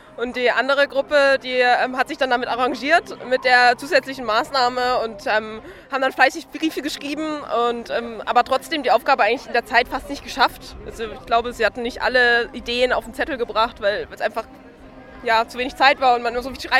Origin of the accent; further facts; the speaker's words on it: Ingolstadt, Bavaria, Germany; ich komme aus Ingolstadt